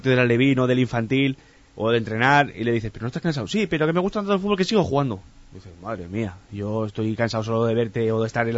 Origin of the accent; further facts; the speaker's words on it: Aragon, Spain; que paso somos aragoneses y maños, hay que ser cabezones.